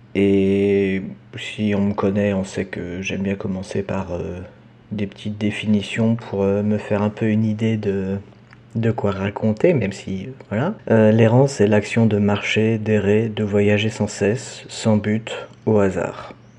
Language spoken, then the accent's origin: French; France; moi, je me suis retrouvé tout seul dans ma classe en tant que Français